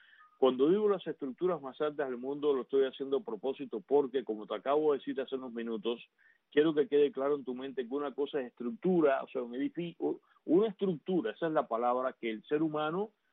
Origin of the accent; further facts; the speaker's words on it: Cuba; yo sé que tú como cubano